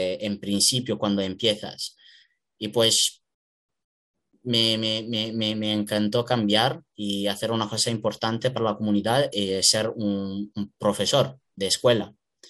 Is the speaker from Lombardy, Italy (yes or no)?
yes; Milan, Lombardy, Italy; Spanish is a second language; Pues yo soy italiano de Milano y yo desde que fui pequeño quería ser un footballer.